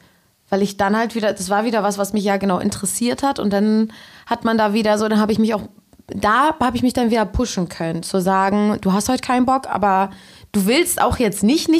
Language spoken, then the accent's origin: German; Berlin, Germany; Und ich komme halt aus Köpenick, also so ein bisschen so bodenständiger.